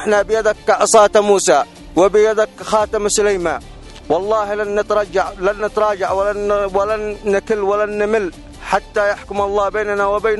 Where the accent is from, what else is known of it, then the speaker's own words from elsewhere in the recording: Yemen; إحنا يمنيين كلنا